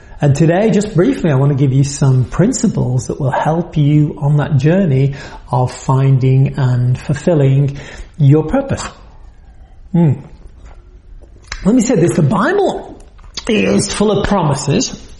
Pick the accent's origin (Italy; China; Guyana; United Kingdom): United Kingdom; now in Massachusetts, United States; I am a Brit, live in Massachusetts, now in the US